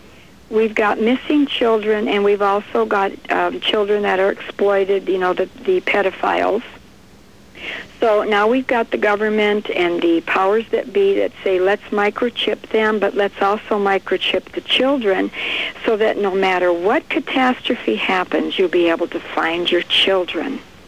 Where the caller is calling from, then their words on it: Eau Claire, Wisconsin, United States; Here, I'm calling you from Eau Claire.